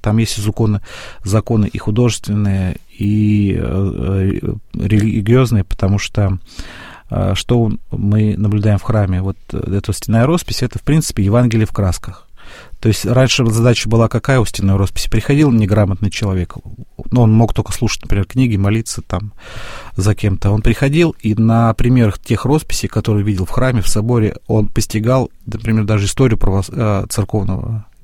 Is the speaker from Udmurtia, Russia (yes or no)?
yes; Izhevsk, Udmurtia, Russia; подать заявку у себя на родине в городе Ижевске